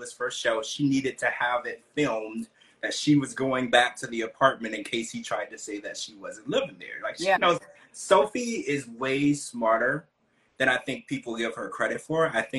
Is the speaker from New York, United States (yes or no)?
no; Louisiana, United States; See, I was raised down in Louisiana in the South, right?